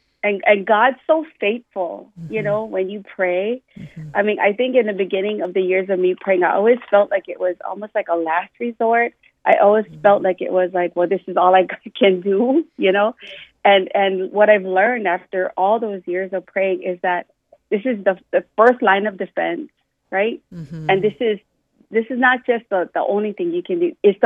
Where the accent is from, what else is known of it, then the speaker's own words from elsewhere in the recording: Waimanalo, Hawaii, United States; I'm from Waimanalo, born and raised, so that song is very dear to me.